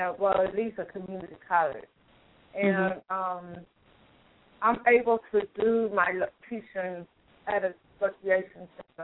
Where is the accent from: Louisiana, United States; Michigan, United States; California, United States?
California, United States; Oakland; also born or lived in Berkeley; and just living in, growing up in Oakland, Berkeley, what I've seen.